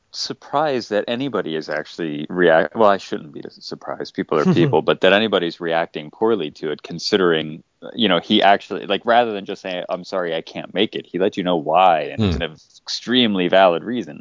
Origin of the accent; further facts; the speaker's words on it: United States; the majority of my lineage actually comes from Sicily. So I'm American, hey, but, you know, I got those Italian genes in there.